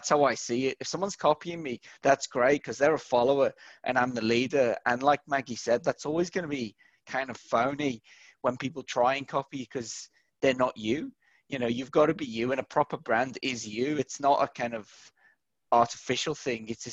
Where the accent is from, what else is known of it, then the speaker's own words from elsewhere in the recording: New Zealand; I'm from New Zealand, and so New Zealand and Australia